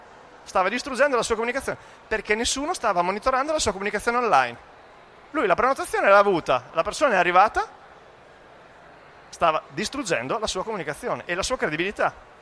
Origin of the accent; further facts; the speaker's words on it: Emilia-Romagna, Italy; Noi, io vengo dalla Romagna, l'abbiamo sentita in maniera abbastanza marcata e non eravamo sul posto.